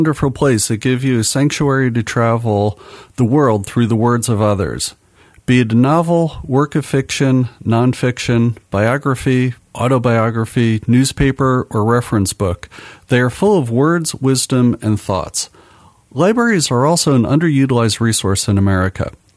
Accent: Pasadena, California, United States; 7 miles south of my hometown, Pasadena, California

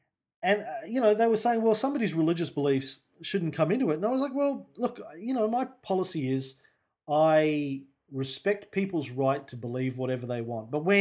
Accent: England, United Kingdom; but, you know, we're English, we're well-liked, we're well-respected, generally speaking, all around the world.

